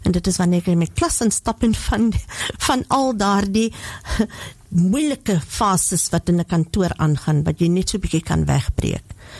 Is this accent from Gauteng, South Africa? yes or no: no; Paarl, Western Cape, South Africa; Gebore en getoe in die Parel, amper 60 jaar gelede